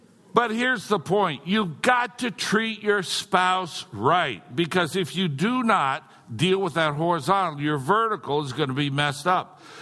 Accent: United States; One of the things that I have to deal with is the fact that I am an American consumer.

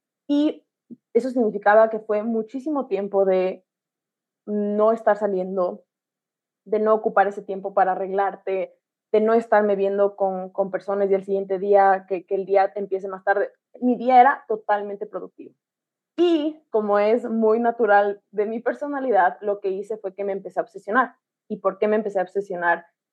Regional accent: Ecuador; yo soy de Ecuador, yo estudié diseño de interiores y a los 22 me gradué de esa carrera

